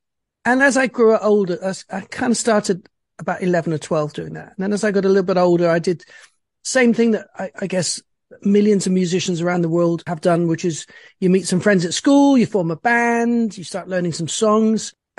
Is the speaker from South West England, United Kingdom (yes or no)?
yes; Bristol, South West England, United Kingdom; born there; I was born in Bristol, which is a small town in the west southwest of England.